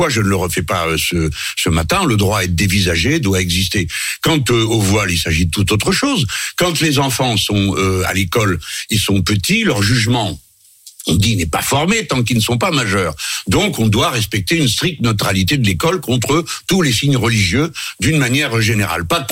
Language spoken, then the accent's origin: French; France; Deuxième chose, nous sommes des Français, donc nous écrivons des textes.